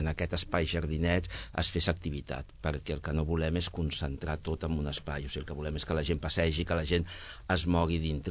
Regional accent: Barcelona, Catalonia, Spain; born there; jo vivia a Barcelona, jo soc nascut a Barcelona.

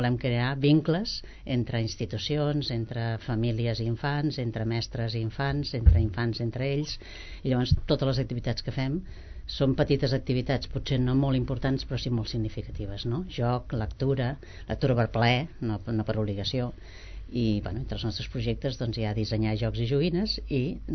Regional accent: Catalonia, Spain; jo mateixa, que sóc catalana

